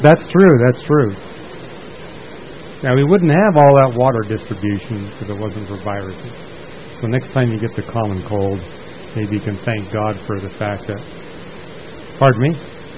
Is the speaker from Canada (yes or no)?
yes; Vancouver, British Columbia, Canada; where I grew up in Vancouver, 100% of their water was snow and glacier melt.